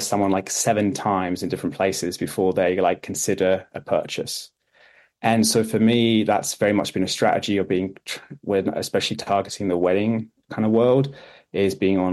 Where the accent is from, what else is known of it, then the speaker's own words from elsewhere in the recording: United Kingdom; I'm very British in the way I don't like saying nice things about myself